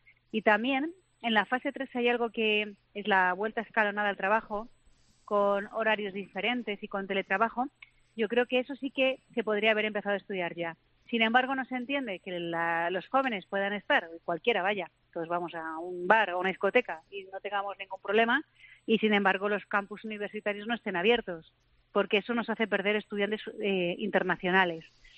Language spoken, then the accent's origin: Spanish; Madrid, Community of Madrid, Spain; somos sobre todo de Madrid, españoles en Madrid